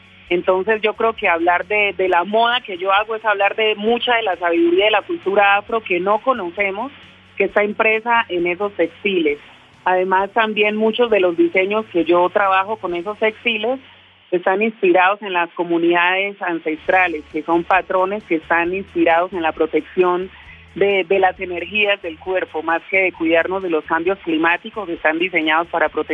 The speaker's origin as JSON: {"language": "Spanish", "region": "Bogotá", "country": "Colombia", "tie": "born there", "said": "Yo nací aquí en Bogotá, mi familia es del Chocó, pero pues aquí en Bogotá me relaciono con muchos amigos que nacieron en el Chocó"}